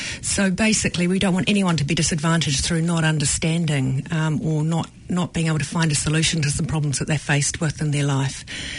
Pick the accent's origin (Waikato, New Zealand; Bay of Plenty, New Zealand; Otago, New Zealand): Waikato, New Zealand; also born or lived in Canterbury / Wellington; now in Auckland, New Zealand; So I grew up in the Waikato. I went to university in Canterbury and lived overseas for a few years before settling in Wellington. Moved to Auckland 8 years ago